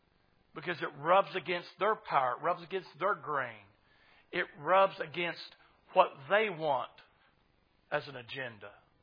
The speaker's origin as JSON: {"language": "English", "town": "Tulsa", "region": "Oklahoma", "country": "United States", "tie": "born or raised there", "said": "When I grew up in North Tulsa, I was telling the young man right there, I grew up in North Tulsa. It was already an integrated school."}